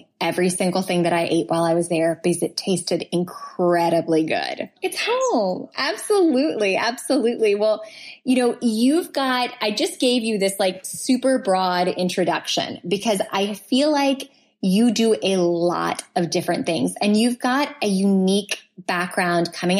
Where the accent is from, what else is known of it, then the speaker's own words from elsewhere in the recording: New Orleans, Louisiana, United States; realized your wife was from New Orleans and that I had another person who could understand just how fabulous my hometown was.